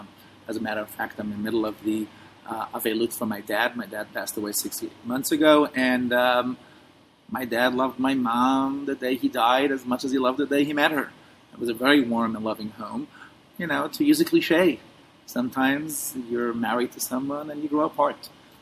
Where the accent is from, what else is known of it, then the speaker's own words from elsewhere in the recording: Williamsburg, New York, United States; I grew up in the ultra-Orthodox community, as you correctly mentioned. I grew up in the Satmar community, which is a Haredi community, primarily in Williamsburg